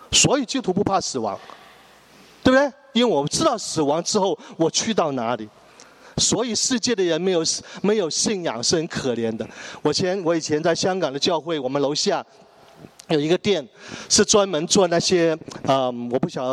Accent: northern China, China; 因为我是北方人

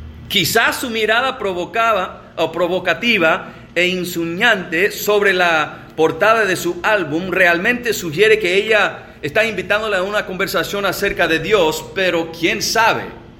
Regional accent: United States; como yo soy de los Estados Unidos, tengo la mayoría de mis ejemplos de los Estados Unidos.

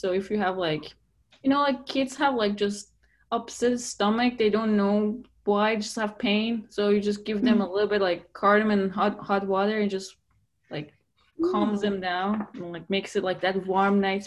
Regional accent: Iran; So I'm from Iran. So we use that in a lot of things.

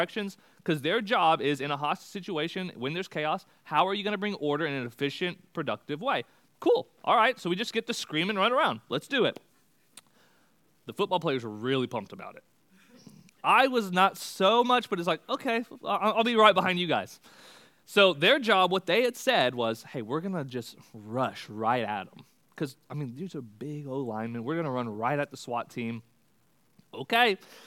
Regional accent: Texas, United States; I grew up in Texas, for those that don't know

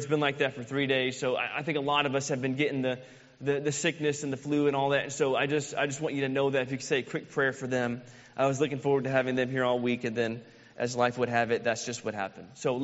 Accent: Florida, United States; I was born in the Sunshine State. I am forever a Floridian, and nobody could ever take that from me. I rock it real hard. I love being a Floridian.

